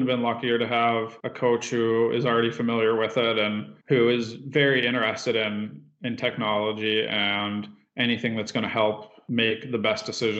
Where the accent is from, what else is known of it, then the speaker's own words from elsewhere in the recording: Pittsburgh, Pennsylvania, United States; I grew up in Pittsburgh and played hockey myself, so Jaromir Jagr was my favorite player.